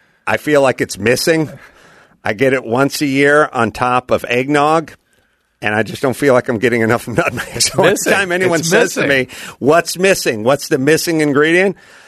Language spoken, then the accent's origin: English; California, United States; growing up in the San Fernando Valley, that just means you love yourself some sporting goods, man.